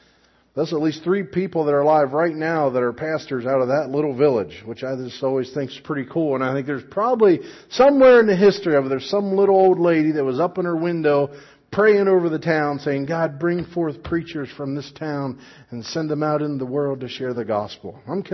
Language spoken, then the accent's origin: English; Kellerville, United States; Little village over the ridge from Evendale that generally gets lumped together with Evendale, but we're from Kellerville.